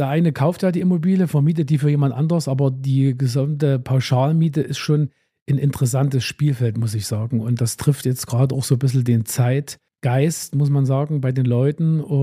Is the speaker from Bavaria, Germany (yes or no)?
no; Johanngeorgenstadt, Saxony, Germany; moved away as an adult; now in Zwickau, Germany; ich bin kein Urzwickauer. Ich bin 2017 nach Zwickau gezogen. Ich bin aus dem Erzgebirge. Genauso sagen aus Johann Georgenstadt. Meine Eltern wohnen noch im tiefsten Erzgebirge.